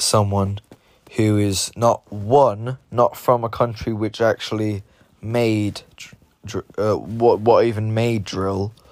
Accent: Limerick, Munster, Ireland; accent: London; I didn't want it really, because I'm from Limerick. And in my opinion, the Limerick accent sounds the best.

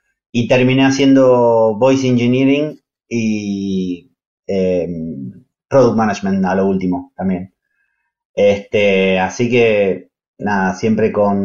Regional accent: Argentina; now in Madrid, Spain; Soy de Argentina, como notarán por mi acento, pero actualmente estoy viviendo en Madrid, en España.

